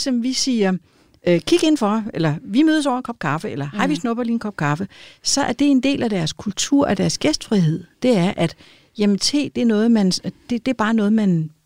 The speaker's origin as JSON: {"language": "Danish", "region": "Capital Region of Denmark", "country": "Denmark", "tie": "born or raised there", "said": "jeg er opvokset på Sjælland i Nordsjælland og har studeret i København. Og nu er jeg selvfølgelig også så gammel, så jeg er jo helt tilbage i 70'erne, da jeg studerede."}